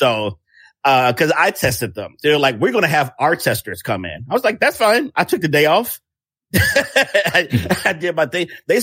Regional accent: Chicago, Illinois, United States; So I'm from Chicago. I started in tech, honestly.

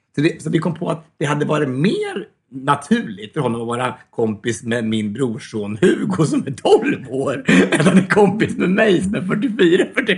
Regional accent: Kumla, Örebro County, Sweden; Det var ju såhär strålande sol och helt magiskt hemma i Kumla.

